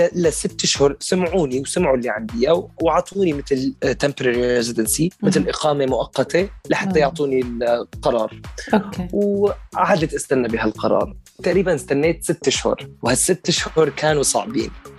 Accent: Syria; now in United Kingdom; فرحت على الموقع الدولة نفسه ببريطانيا وكتبت أنا مواطن سوري وبدي ضل ببريطانيا

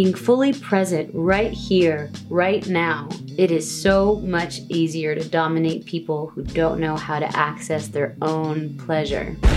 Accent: Saudi Arabia; for me, growing up in Saudi Arabia, what that looked like was a very muted existence.

